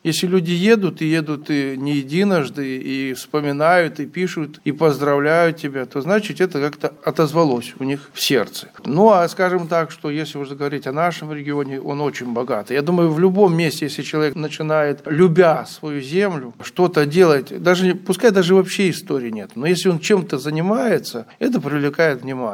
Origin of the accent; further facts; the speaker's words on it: Nesvizh, Minsk Region, Belarus; also born or lived in Vladivostok, Russia; Пусть я родился далеко за пределами Беларуси, в городе Владивостоке, но, с 4 класса я здесь, в Несвеже, только с выездом 2 года ар.